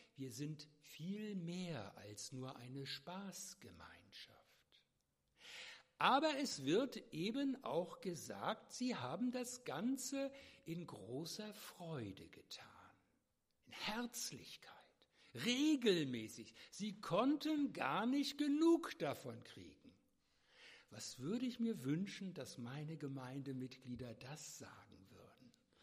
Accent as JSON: {"language": "German", "region": "Northern Germany", "country": "Germany", "said": "ich komme noch aus Norddeutschland, das ist schon Ekstase"}